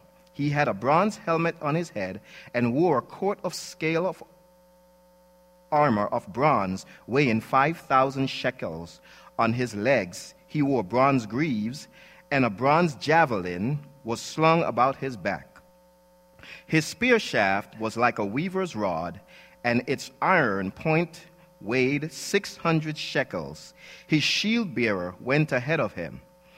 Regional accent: Jamaica; I grew up in Jamaica, and usually on Saturdays is the day when your parents would go to the market.

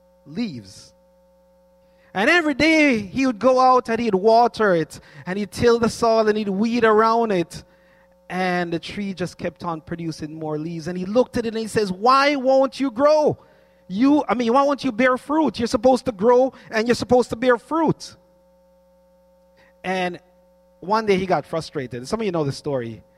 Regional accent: United States; And so in our yard at 731, is what we call the house that we grew up in the United States.

